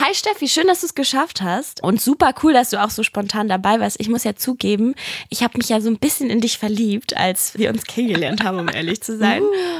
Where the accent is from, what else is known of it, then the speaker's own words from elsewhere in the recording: Berlin, Germany; ich bin ja auch Berlinerin und für mich, ich habe auch die letzten 4 Jahre jetzt nicht mehr in Berlin gelebt und bin jetzt auch schon wieder länger hier